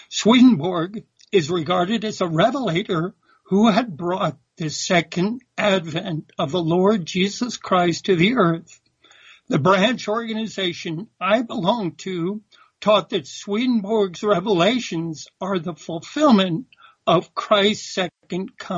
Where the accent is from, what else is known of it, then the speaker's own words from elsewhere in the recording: New York, United States; born there; I was born in August 1952. Our family, mom, dad, and one older sister lived on Long Island, New York.